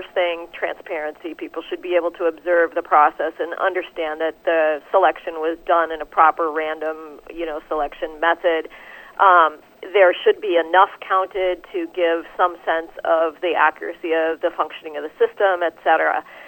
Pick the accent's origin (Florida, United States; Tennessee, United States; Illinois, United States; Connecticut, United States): Illinois, United States; Chicago; this hurts me because I'm actually from Chicago